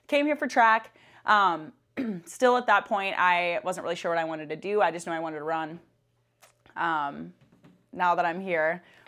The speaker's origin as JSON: {"language": "English", "town": "Rice", "region": "Minnesota", "country": "United States", "tie": "born or raised there", "said": "I grew up in Rice, Minnesota, just my parents and I."}